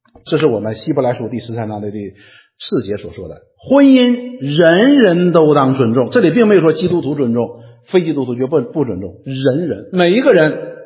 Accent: China; 我们中国人通常会觉得父母和儿女之间的关系是最紧密的

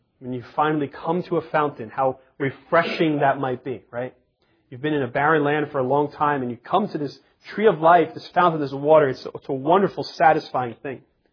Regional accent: Jersey City, New Jersey, United States; Recently in my hometown of Jersey City, there was a cop that was murdered.

